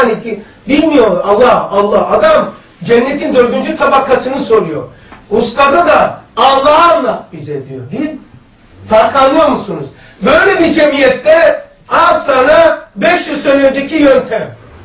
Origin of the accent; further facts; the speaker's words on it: Black Sea Region, Turkey; Ben Karadenizliyim.